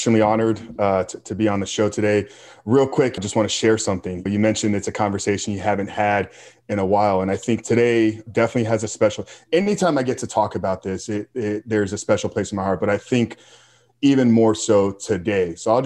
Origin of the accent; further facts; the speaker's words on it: Tampa, Florida, United States; I grew up right here in Tampa, 40, just a half hour from where you're sitting right now.